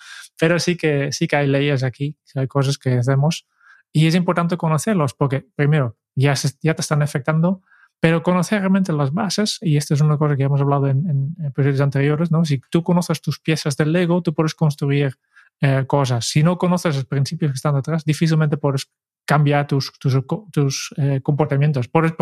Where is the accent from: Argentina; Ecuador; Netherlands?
Netherlands; Spanish is a second language; aprendiz en, como buen holandés, seguir las leyes estrictamente.